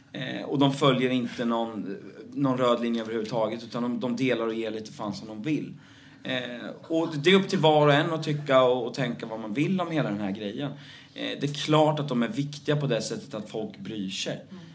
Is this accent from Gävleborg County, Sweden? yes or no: no; Motala, Östergötland, Sweden; För det var enda chansen ute i landet där vi kommer ifrån att få en recension.